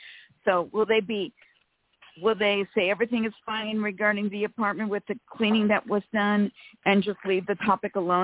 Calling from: California, United States; Hi, ladies. … from California.

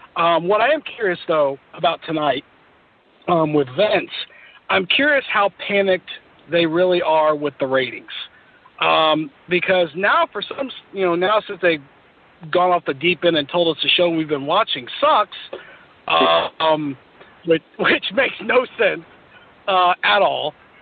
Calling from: Indiana, United States; I'm calling from Indiana.

